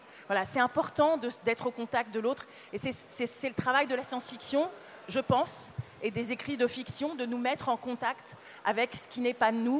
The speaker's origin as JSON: {"language": "French", "town": "Paris", "region": "Île-de-France", "country": "France", "tie": "born or raised there", "said": "je suis née à Paris, j'y ai toujours vécu"}